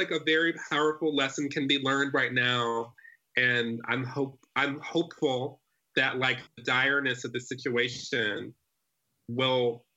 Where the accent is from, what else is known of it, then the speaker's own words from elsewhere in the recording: Detroit, Michigan, United States; Detroit. I'm from Detroit.